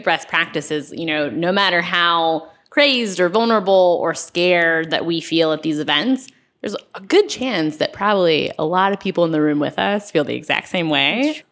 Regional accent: North Carolina, United States; And I was like, well, I'm from North Carolina.

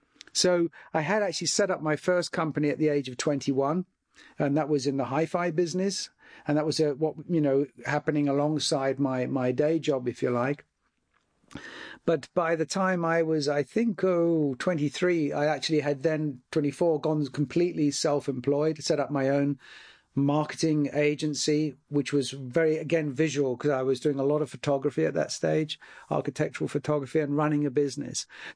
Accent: London, United Kingdom; I was brought up in Southeast London in the UK.

